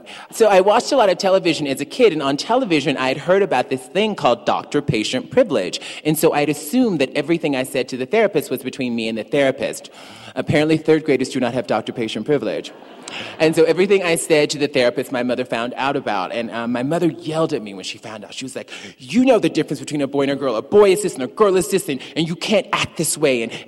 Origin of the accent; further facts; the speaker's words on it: the South, United States; And I was from the Black Church of the South, and so, you know, Black women in the South also fan themselves very much like Scarlett O'Hara with a handheld fan.